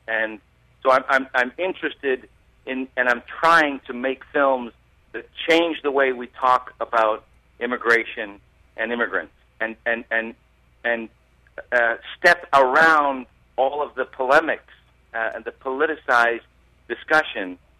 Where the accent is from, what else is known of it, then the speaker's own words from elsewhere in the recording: Boston, Massachusetts, United States; born there; I was born in Boston, and my family are mostly New Englanders, but I'm always wrestling with what it means to be a child of immigrants